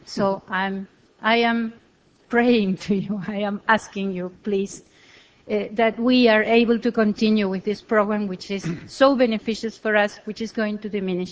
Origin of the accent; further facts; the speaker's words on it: Argentina; English is a second language; I am from Argentina.